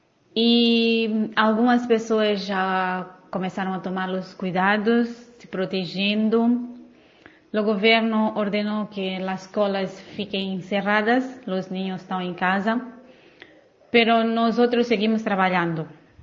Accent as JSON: {"language": "Spanish", "country": "Mozambique", "second_language": "Spanish", "said": "soy de Mozambique."}